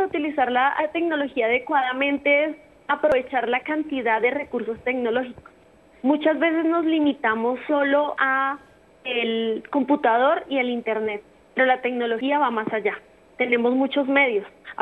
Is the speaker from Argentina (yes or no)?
no; Colombia; al saber que había sido seleccionada como colombiana entre los 50 mejores maestros del mundo.